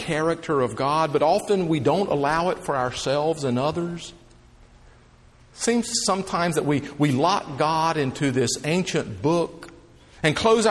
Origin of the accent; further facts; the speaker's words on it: the Carolinas, United States; In the 60s and early 70s, when I was growing up in the Carolinas, Christendom still held sway.